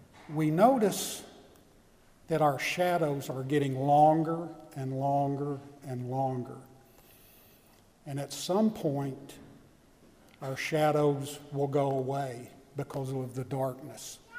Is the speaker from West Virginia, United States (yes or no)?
yes; West Virginia, United States; because where I grew up in West Virginia, you either in the valley or walking up a hill to get out of it.